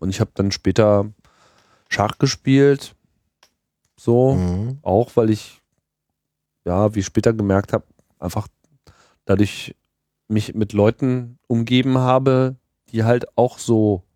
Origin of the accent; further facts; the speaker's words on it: Germany; Also ich fühle mich als Deutscher, ich habe hier immer gelebt. Ich habe nie was anderes gemacht als Deutscher sein.